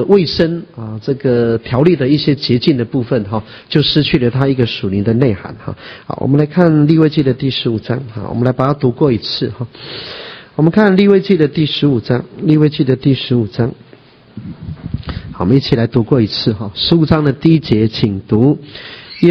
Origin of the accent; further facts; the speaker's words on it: China; 我们到我们中国人啊，强调产后的条理哈。